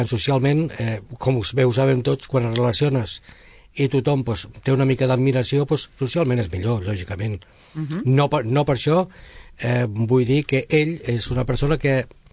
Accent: Castellar del Vallès, Catalonia, Spain; De Castellà del Vallès.

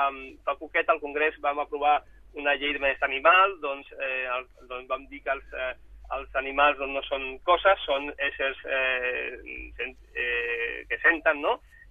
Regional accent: L'Hospitalet de Llobregat, Catalonia, Spain; born there; now in Sabadell, Spain; Jo vinc de ciutats grans, bueno, vaig néixer a Hospitalet i ara, doncs, visc a Sabadell i conec molt bé la realitat de grans ciutats.

